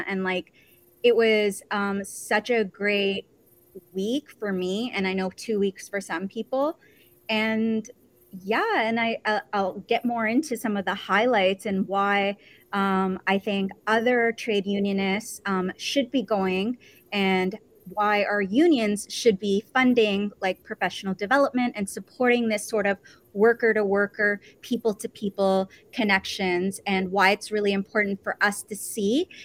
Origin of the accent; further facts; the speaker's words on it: Toronto, Ontario, Canada; I was born and raised in Toronto as an immigrant. And, you know, like as a Muslim